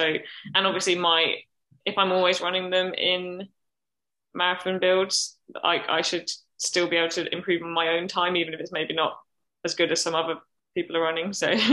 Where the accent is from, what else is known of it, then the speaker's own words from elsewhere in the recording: Reading, South East England, United Kingdom; and obviously I'm from Reading.